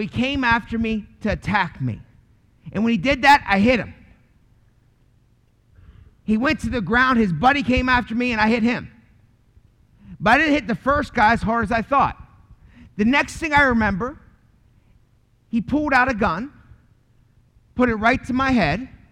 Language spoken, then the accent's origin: English; Baltimore, Maryland, United States; born there; But I want to tell you, I was born in Baltimore, Maryland, and all my family was wrapped up into a lifestyle of drugs and alcohol.